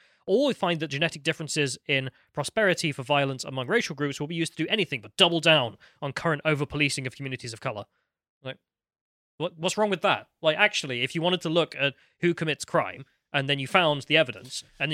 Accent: England, United Kingdom; As an Englishman

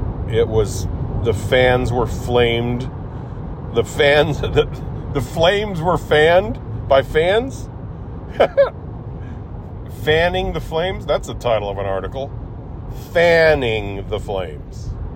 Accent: Illinois, United States; like I grew up in the St. Louis area, Metro East

